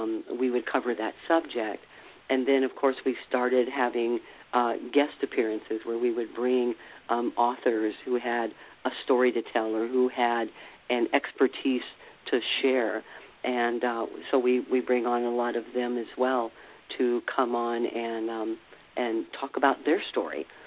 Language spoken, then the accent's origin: English; New York, United States; And of course, that's my, I call it my home state.